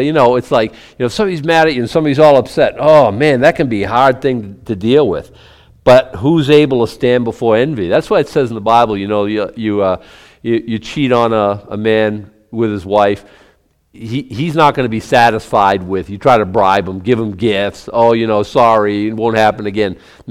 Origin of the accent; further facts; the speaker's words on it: Boston, Massachusetts, United States; now in Maine, United States; When we moved up here, we're from Boston, right?